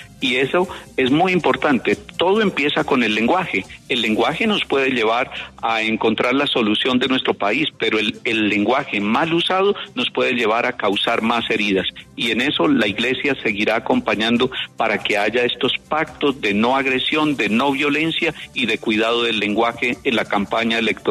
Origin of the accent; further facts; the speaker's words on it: Colombia; a que seamos capaces de unirnos como colombianos